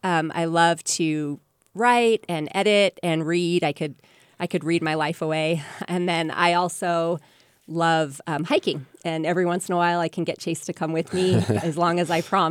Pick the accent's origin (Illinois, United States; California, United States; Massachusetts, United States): California, United States; I grew up in the San Francisco, California Bay Area.